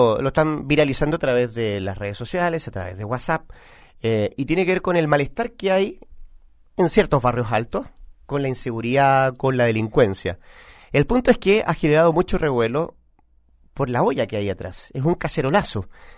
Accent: Chile; Como chileno me desilusiona un poco que un deportista que está representando a nuestro país

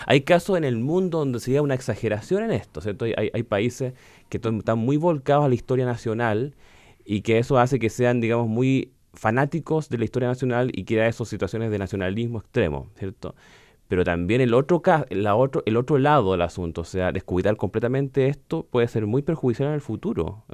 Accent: Chile; Y tenemos una serie de personajes, de procesos asociados a nuestro carácter desde chileno. Somos también latinoamericanos, sudamericanos, pertenecemos a una región, pertenecemos además a la región del Pacífico

